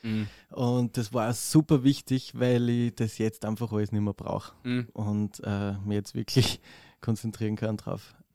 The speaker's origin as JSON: {"language": "German", "region": "Styria", "country": "Austria", "said": "Ich bin nämlich ursprünglich aus der Südoststeiermark."}